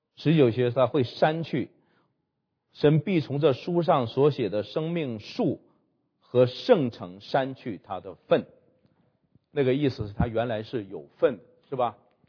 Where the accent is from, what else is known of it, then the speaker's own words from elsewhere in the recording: China; 这个叫做过我们中国人叫篡改圣旨啊！